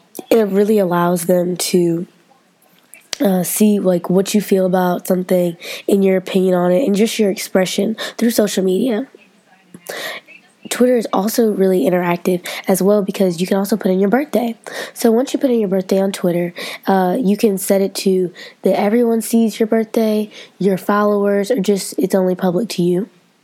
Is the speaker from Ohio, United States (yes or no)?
yes; Cleveland, Ohio, United States; So I'm from Cleveland, so it's a picture of a billboard in Cleveland with the Cavaliers.